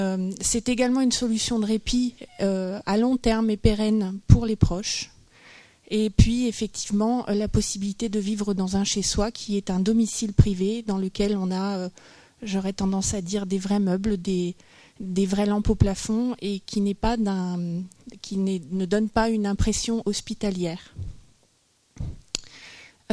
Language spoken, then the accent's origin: French; Mulhouse, Grand Est, France; comme vous le savez, on vient de France. C'est la plus belle région du monde qui est l'Alsace et la ville de Mulhouse.